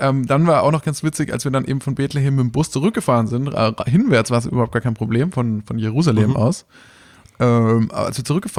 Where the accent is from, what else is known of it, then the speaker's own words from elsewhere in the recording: Germany; als Deutscher in Israel wird man eigentlich da relativ warmherzig begrüßt